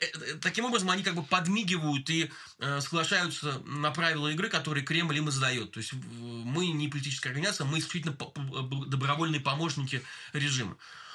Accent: Bashkortostan, Russia; born there; Я сам родился в Башкортостане, например, хотя я не башкир, но во мне там три текут разные, компоненты. Да, я и осетин, я и русский

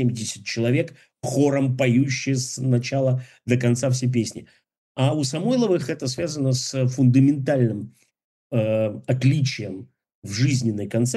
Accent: Yekaterinburg, Sverdlovsk Oblast, Russia; в моем родном городе Екатеринбурге

